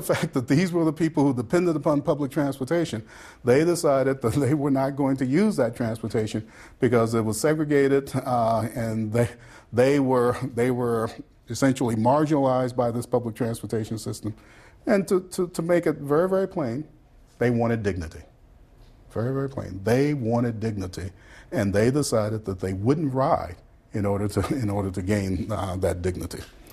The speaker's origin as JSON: {"language": "English", "town": "Brownsville", "region": "Tennessee", "country": "United States", "tie": "born or raised there", "said": "I grew up in Brownsville. You all know that. We grew up in Brownsville. And Memphis was the big city."}